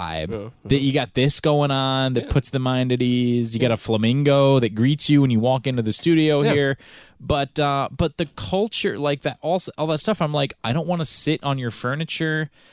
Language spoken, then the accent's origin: English; the South, United States; I grew up in the South.